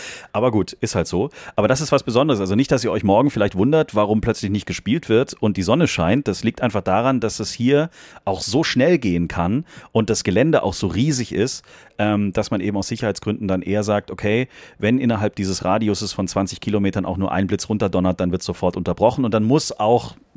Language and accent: German; Stuttgart, Baden-Württemberg, Germany; Ich als Stuttgarter